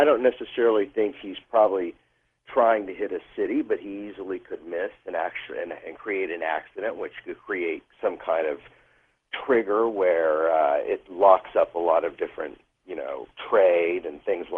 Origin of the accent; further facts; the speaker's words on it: Fort Worth, Texas, United States; I was from Fort Worth, Texas, and grew up around a plethora of money managers